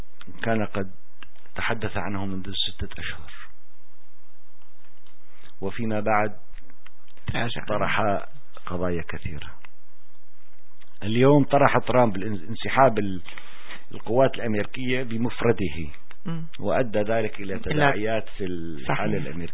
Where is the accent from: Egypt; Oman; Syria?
Syria; ضمانتنا نحن كسوريين لن تأتي ويجب أن لا تأتي من هذه الدول الثلاث